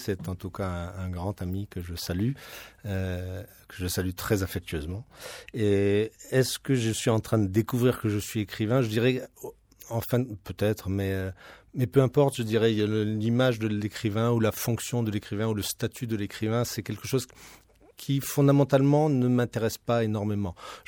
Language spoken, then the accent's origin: French; Strasbourg, Grand Est, France; born there; moi, je suis né à Strasbourg, c'est pas une île, hein